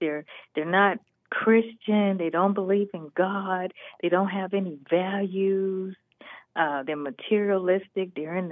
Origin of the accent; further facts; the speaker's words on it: United States; you know, I'm from the States. I just over here from the States.